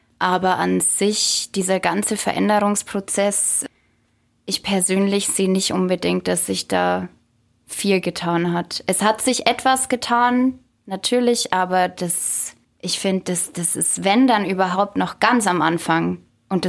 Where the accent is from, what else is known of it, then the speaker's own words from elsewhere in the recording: Bavaria, Germany; Und auch Fockenfeld, ich kenne das Seminar, ich komme aus der Gegend.